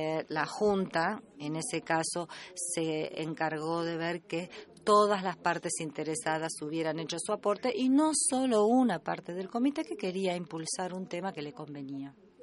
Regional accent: Canada; El desarrollo internacional para mí significa trabajar como canadiense en programas de asistencia externa.

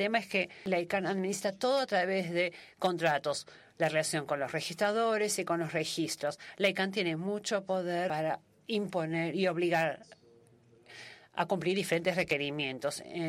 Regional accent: Argentina; Hola, yo soy de Argentina.

